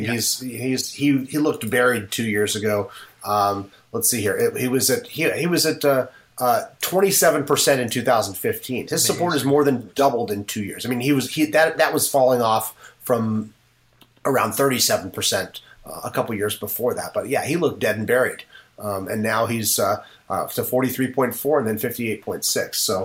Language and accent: English; Seattle, Washington, United States; born there; I was born in Seattle. I have family on both sides in Seattle.